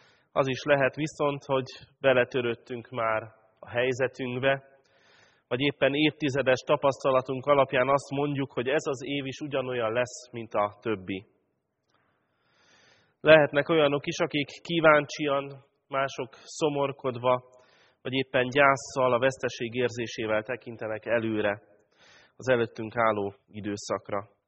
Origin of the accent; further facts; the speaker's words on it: Pápa, Veszprém County, Hungary; egy kisvárosban, Pápán, ahol felnőttem